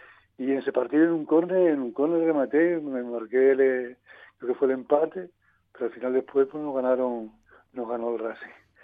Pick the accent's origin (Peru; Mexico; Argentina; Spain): Spain; Santiago, Canary Islands; now in Tenerife, Spain; Vine de La Gomera, de Santiago, y ya después ya luego aquí a Tenerife